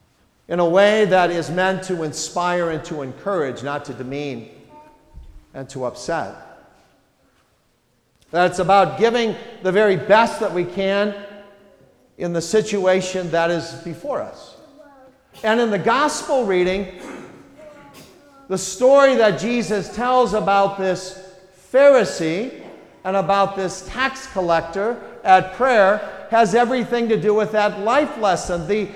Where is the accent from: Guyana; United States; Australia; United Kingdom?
United States; Wisconsin; time that I return to my home state of Wisconsin, as I did this week